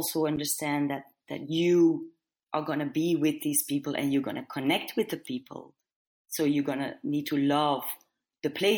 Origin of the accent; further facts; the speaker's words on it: Belgium; English is a second language; So I thought, wow, National Geographic just shoots next to my hometown.